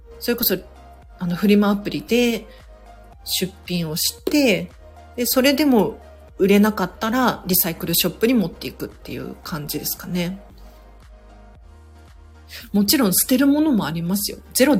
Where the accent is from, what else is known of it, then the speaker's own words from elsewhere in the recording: Tokyo, Japan; 私も、東京生まれ東京育ちで、自慢してるわけではなくて、もう本当にマンション住みだったんですよ。で、今もう、マンションに住んでるんですけれど